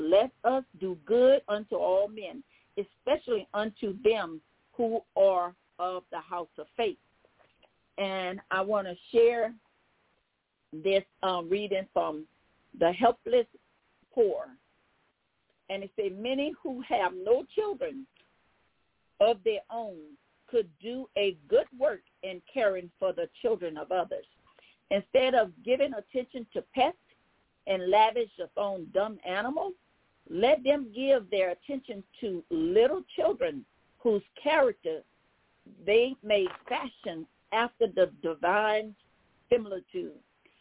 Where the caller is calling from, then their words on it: Baton Rouge, Louisiana, United States; I'm calling from Baton Rouge, Louisiana.